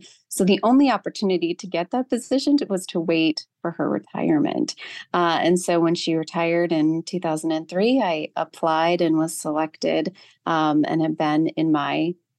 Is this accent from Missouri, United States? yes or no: no; Maine, United States; I'm a geologist and I grew up in Maine where we don't have any active volcanoes, but we do have a lot of old granite plutons.